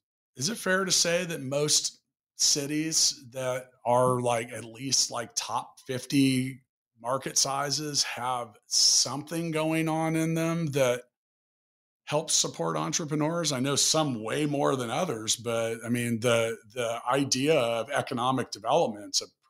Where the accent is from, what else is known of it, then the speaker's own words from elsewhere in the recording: Kansas City, Missouri, United States; I'm in Times Square in New York, and I'm a guy from Kansas City.